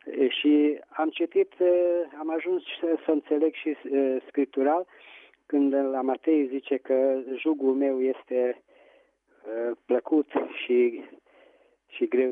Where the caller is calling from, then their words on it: Petroșani, Hunedoara County, Romania; din Petroșani.